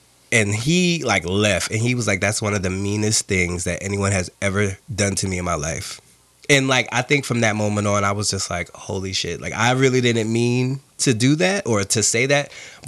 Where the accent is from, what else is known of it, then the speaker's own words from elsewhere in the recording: New York, United States; I'm like, no, you think I'm cool because I'm from New York.